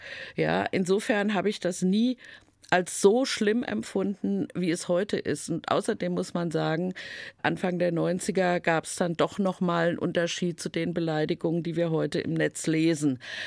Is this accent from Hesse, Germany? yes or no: yes; Hesse, Germany; Ich komme ja aus dem Main-Taunus-Kreis.